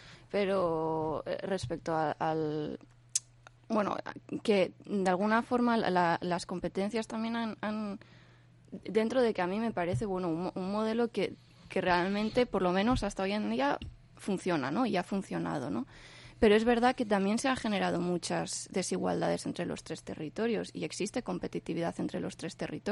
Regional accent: San Sebastián, Basque Country, Spain; now in Bilbao, Spain; yo en sí soy de Donosti, soy guipuzcoana, y cuando me empadronaba aquí en Bilbao, porque ya vivo aquí en Bilbao desde hace...

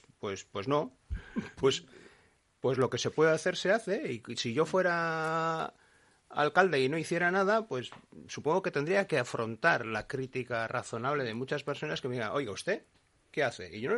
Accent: Bilbao, Basque Country, Spain; Soy de Bilbao, pero vivo fuera de Bilbao.

